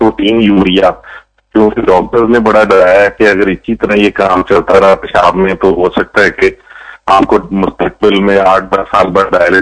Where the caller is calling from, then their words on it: London, United Kingdom; میں یو کے سے لندن سے بات کر رہا ہوں